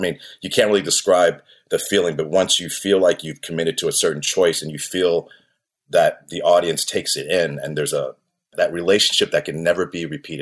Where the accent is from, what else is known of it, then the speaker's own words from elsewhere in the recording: New York, United States; moved away as an adult; now in Los Angeles, United States; Because I came out, I'm originally from New York. So I came out from New York, probably to LA, probably in 88, around there.